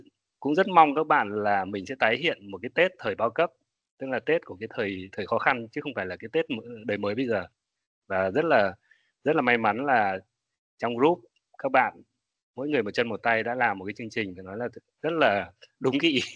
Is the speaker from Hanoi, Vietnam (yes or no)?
yes; Hanoi, Vietnam; now in Melbourne, Australia; tôi đến từ Hà Nội. Thì tôi sang Melbourne được 8 năm rồi, năm nay là năm thứ 8 rồi.